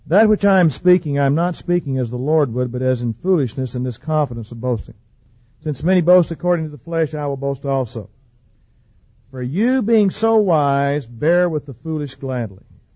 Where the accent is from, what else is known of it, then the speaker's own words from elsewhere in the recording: the South, United States; I was raised in the South in a Southern Baptist setting.